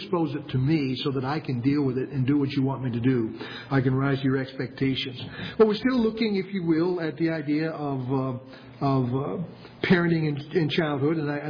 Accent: New Hampshire, United States; born there; I'm waiting for them to kind of search the records down there in West Lebanon, because I was born in New Hampshire.

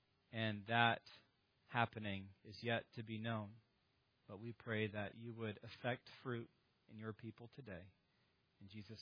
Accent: Michigan, United States; Of course, you guys understand that I hail from Michigan, and I'm a hockey fan.

